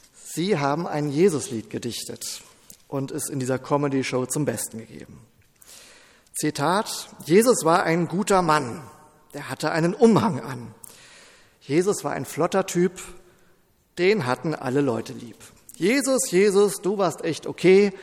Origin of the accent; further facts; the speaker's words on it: Rhineland, Germany; inzwischen 17 Jahre alt und wurde in den Jugendkreis einer freien evangelischen Gemeinde eingeladen. In meiner Heimatstadt, ich muss dazu sagen, eine Kleinstadt im Rheinland.